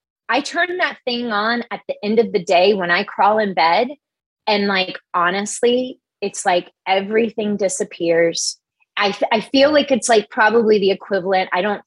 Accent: the South, United States; It's like in me since birth. I'm from the South.

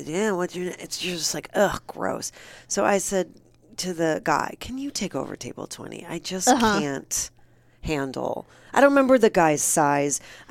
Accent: Midwest, United States; I'm from the Midwest. I don't back down.

